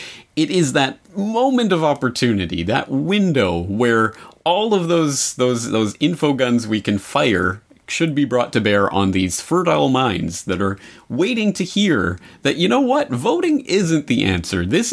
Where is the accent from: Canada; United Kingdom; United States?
Canada; Sorry. I'm Canadian. I can say that.